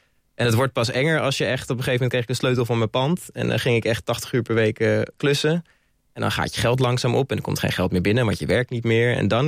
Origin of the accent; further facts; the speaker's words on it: Aalsmeer, North Holland, Netherlands; now in Delft, Netherlands; koos eigenlijk voor Delft, want daar woon ik. Maar in Delft was heel weinig te vinden en toen ben ik steeds verder gaan zoeken. En ik ben opgegroeid in Aalsmeer en ik ken hier nog heel veel mensen. Mijn ouders, mijn familie, maar ook vrienden.